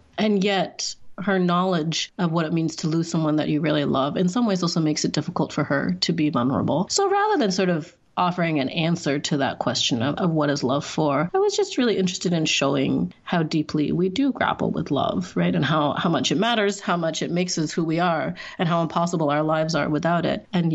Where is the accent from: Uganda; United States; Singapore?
Singapore; a little bit drawn from my own experiences in growing up in Singapore, which is a place that changes at this sort of vast breakneck speed.